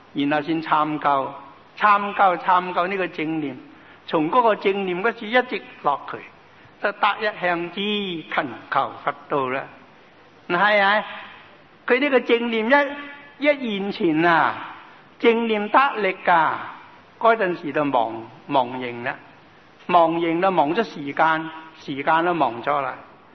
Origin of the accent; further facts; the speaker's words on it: Guangdong, China; 他是湖南话，我是广东人，广东人唔懂湖南话。